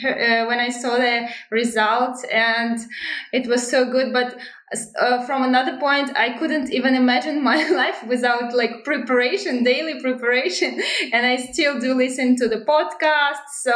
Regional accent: Astana, Kazakhstan; English is a second language; I'm from Kazakhstan, Astana

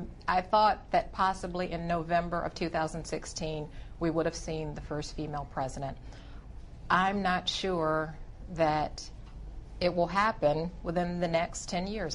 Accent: Michigan, United States; I've always been fascinated. I grew up in Michigan. My father was a very strong Union Democrat.

